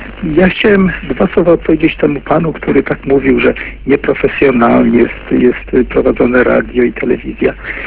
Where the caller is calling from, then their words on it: Warsaw, Masovian Voivodeship, Poland; Jestem czyli z Warszawy